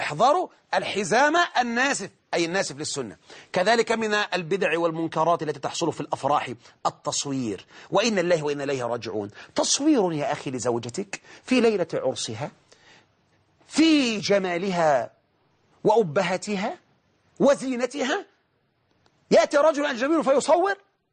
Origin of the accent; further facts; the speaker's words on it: Egypt; طبعا هذا عندنا في مصر، وإن كان الحمد لله قل الآن